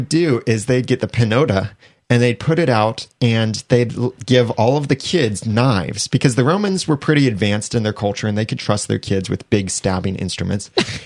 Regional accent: United States; I know, because I'm an American.

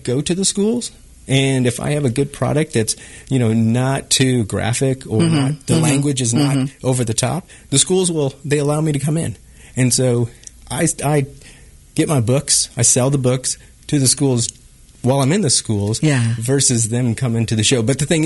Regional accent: Kansas City, Kansas, United States; And it's two Kansas Cities because I came from Argentine, KCK, which is where my dad's from.

